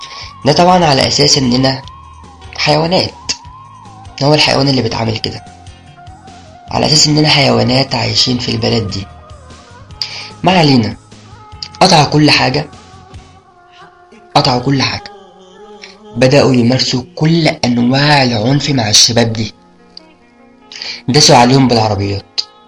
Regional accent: Egypt; انا حسيت ان انا بتشرف ان انا شاب مصري

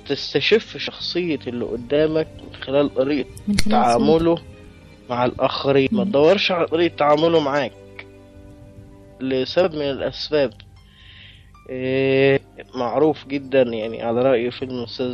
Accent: Upper Egypt, Egypt; أنا صعيدي، وعادتنا وتقاليدنا بتقول كده

